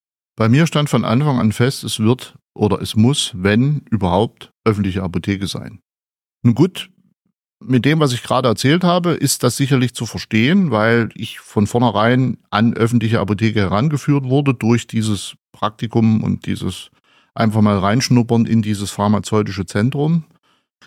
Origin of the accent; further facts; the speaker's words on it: Saxony, Germany; ich komme nicht aus Thüringen, ich komme aus Sachsen